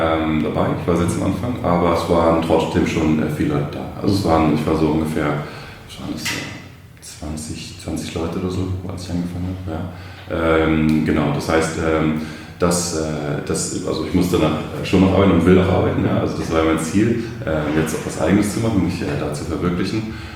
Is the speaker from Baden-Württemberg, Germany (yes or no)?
no; Berlin, Germany; also bin ich in Berlin aufgewachsen